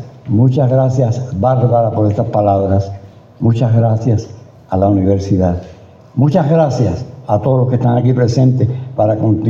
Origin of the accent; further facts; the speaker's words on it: Cuba; me forjé como intelectual cubano, mi obra creció, intervine en numerosas batallas en defensa de la cultura de mi país